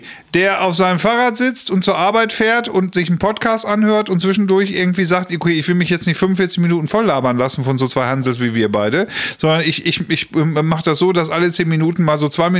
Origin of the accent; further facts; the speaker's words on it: Germany; So, und was wir als Deutsche natürlich haben, ist, wir wollen es immer echt haben.